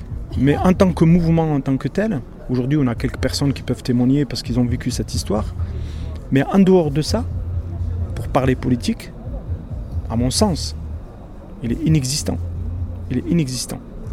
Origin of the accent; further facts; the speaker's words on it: France; je suis l'immigré, alors que je suis français à part entière